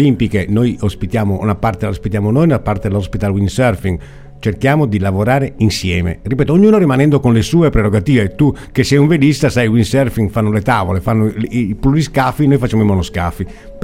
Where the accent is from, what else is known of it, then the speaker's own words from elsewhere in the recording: Sardinia, Italy; cercare invece di essere unidos in Sardegna e di non essere invidiosi come invece noi siamo sardi.